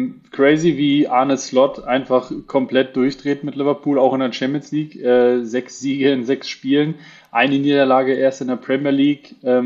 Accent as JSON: {"language": "German", "region": "Hamburg", "country": "Germany", "said": "als Hamburger"}